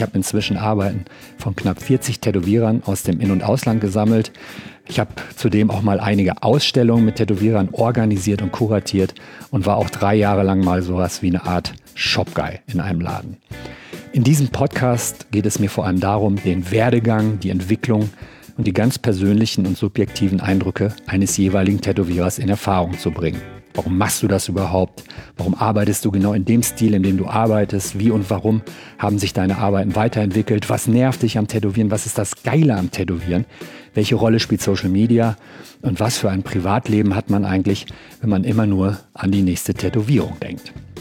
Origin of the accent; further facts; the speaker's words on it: Gelsenkirchen, North Rhine-Westphalia, Germany; Ich komme ja ursprünglich aus Gelsenkirchen-Schalke.